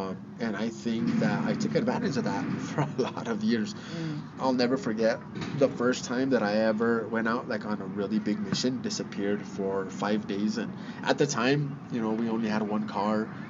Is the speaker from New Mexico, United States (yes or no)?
yes; Espanola, New Mexico, United States; I was born and raised here in Espanola, New Mexico. I graduated from Espanola Valley High in 1996.